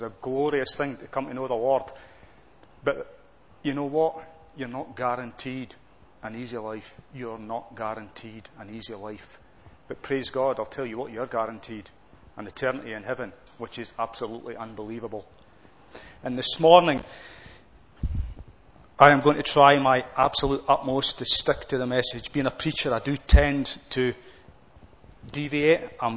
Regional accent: Scotland, United Kingdom; Obviously, I come from Scotland.

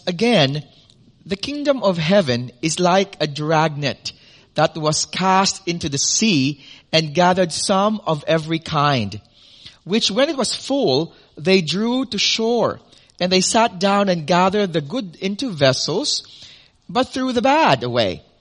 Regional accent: Philippines; I came from the Philippines, and the Philippines is an archipelago, 7,107 islands, all in all.

